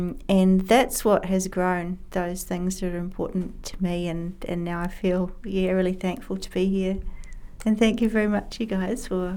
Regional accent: Newman, Western Australia, Australia; also born or lived in New Zealand; poisonous snakes and spiders that we would have to be careful of every day growing up in Newman.

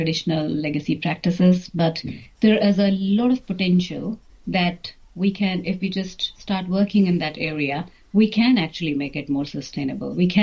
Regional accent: Dalhousie, Himachal Pradesh, India; now in Wellington, New Zealand; I grew up in a very beautiful small town called Dalhousie in India. And it's a hill station and a tourist destination known for its stunning natural beauty.

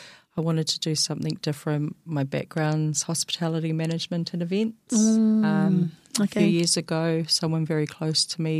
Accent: South Auckland, Auckland, New Zealand; I knew growing up in South Auckland

